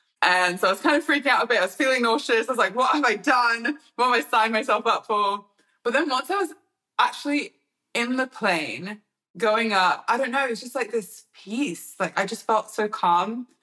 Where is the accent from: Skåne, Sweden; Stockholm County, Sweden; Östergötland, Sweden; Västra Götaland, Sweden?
Stockholm County, Sweden; Stockholm; English is a second language; going from being like growing up in Stockholm, Sweden, where we're a bit more in touch with nature. Yes, it's a city, but also like, there's a lot of nature around too.